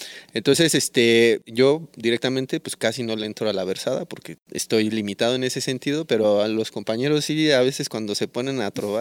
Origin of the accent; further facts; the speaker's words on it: Mexico; reivindicarnos como mexicanos